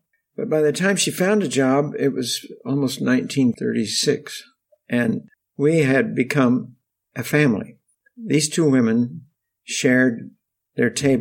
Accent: Independence, Missouri, United States; born there; I was born in Independence, Missouri, which is the headquarters of the Community of Christ, and before that, the RLDS church. And so I was born in 1929

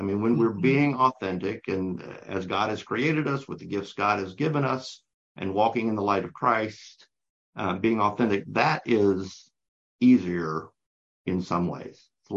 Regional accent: the South, United States; I mean, I grew up in the South. I wasn't athletic. I wasn't the picture perfect Southern masculine man.

